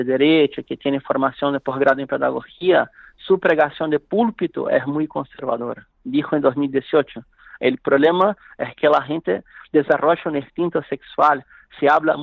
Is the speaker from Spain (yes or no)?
no; Brazil; Spanish is a second language; Ahora, como brasileño aquí, de clase media, estoy tranquilo